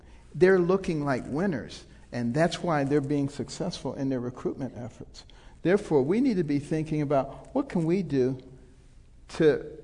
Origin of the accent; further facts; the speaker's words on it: Detroit, Michigan, United States; also born or lived in Ann Arbor / Baltimore; Growing up in Detroit, you know, going to Yale, a bastion of liberalism, coming back to Ann Arbor, a bastion of liberalism, going to Baltimore, a bastion of liberalism.